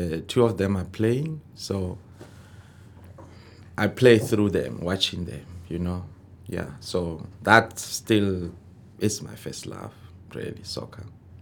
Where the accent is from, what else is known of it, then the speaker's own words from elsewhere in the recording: Ga-Rankuwa, Gauteng, South Africa; So in my township where I grew up in Pretoria, Garankuwa